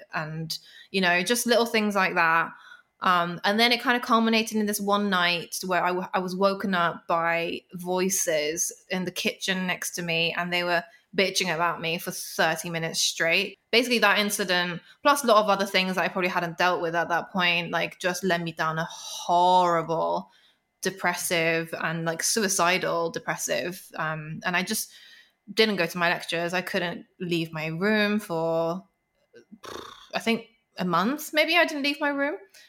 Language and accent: English; London, United Kingdom; Growing up in London, it's super diverse, especially the school I went to was a C of E school, but you know, it was like a state C of E.